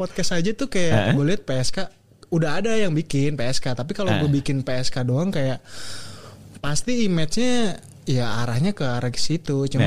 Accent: Bekasi, West Java, Indonesia; gue udah dari lahir di Bekasi gitu.

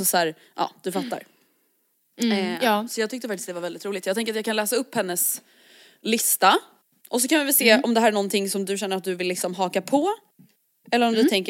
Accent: Stockholm, Stockholm County, Sweden; vi som stockholmare

